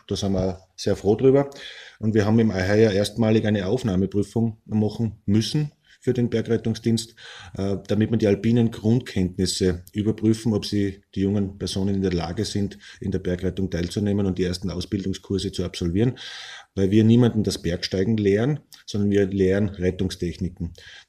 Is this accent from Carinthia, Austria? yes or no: no; Gaishorn, Styria, Austria; now in Admont, Austria; weil ich ein gebürtiger Gaishorner bin. Und meiner Frau wegen bin ich dann vor vielen Jahren nach Admont übersiedelt